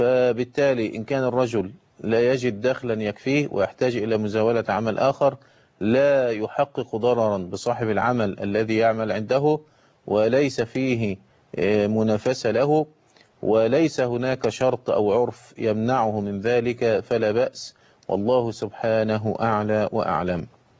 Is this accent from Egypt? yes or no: yes; Egypt; وكان عندنا في مصر ها هنا كان من الشروط